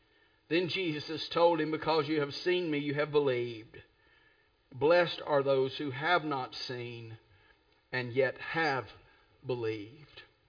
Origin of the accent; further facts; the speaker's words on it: Texas, United States; born there; I mean, I was born in Texas. You can tell a Texan, but you can't tell him much.